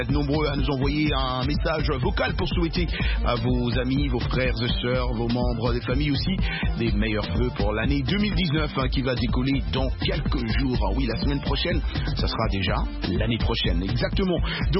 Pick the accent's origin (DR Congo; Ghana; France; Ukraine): DR Congo; ici en notre, chez nous en RDC